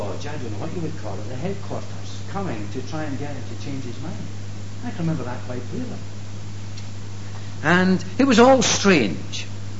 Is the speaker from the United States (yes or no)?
no; Kilmarnock, Scotland, United Kingdom; also born or lived in Coatbridge; Now I come from Kilmarnock, but in those early days I was born in outside Cote Bridge in Lanarkshire, in a little village called Garcherry.